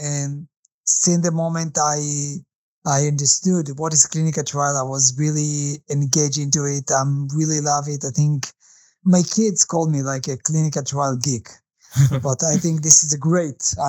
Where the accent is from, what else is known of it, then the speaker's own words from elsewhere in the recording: Israel; English is a second language; now in Canada; So I was born in Canada. My family moved to Israel. I moved back to Canada.